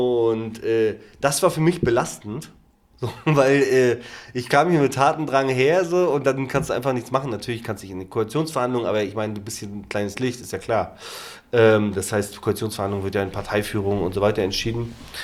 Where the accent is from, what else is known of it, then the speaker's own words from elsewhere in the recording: Greifswald, Mecklenburg-Vorpommern, Germany; Ich komme aus Greifswald, Universitätsstadt